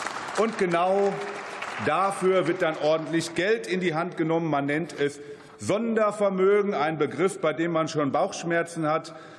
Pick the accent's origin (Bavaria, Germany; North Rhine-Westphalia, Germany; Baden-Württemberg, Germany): North Rhine-Westphalia, Germany; In meiner Heimat NRW sind 7000 Lehrerstellen unbesetzt.